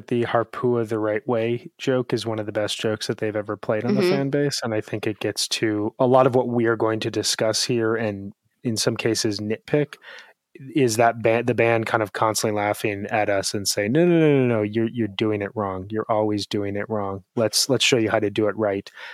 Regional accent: Chicago, Illinois, United States; as a Chicagoan, when I was first getting into … I didn't like go towards Chicago shows to listen to.

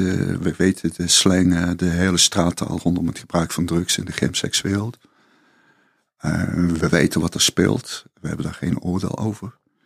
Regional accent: Limburg, Netherlands; now in Amsterdam, Netherlands; toen ik naar Amsterdam verhuisde, ik kwam uit Zuid-Limburg

